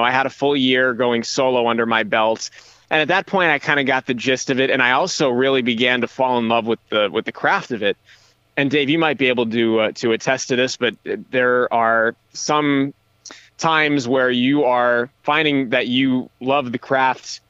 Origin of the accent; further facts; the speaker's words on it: Boston, Massachusetts, United States; With growing up in Boston, you had the Boston Globe and Boston Herald